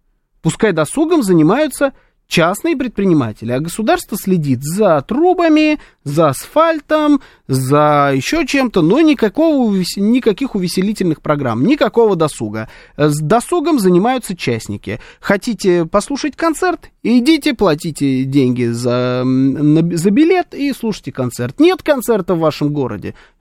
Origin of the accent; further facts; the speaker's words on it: Sochi, Krasnodar Krai, Russia; Я один раз бесплатно выступлю в родном Сочи, например, на Дне города, потому что это мой родной город.